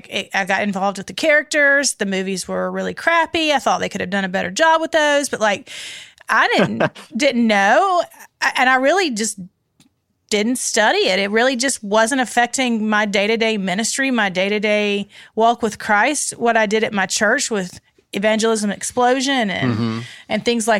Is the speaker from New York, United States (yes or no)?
no; South Carolina, United States; But I grew up in South Carolina, Southern Baptist Church.